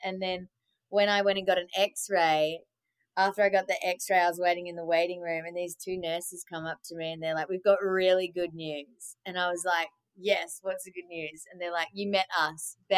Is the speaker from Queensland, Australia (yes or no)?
no; Melbourne, Victoria, Australia; now in Los Angeles, United States; I'm from Melbourne, Australia, but I now live in LA. I use they, them pronouns. I'm non-binary, and I'm a singer-drummer.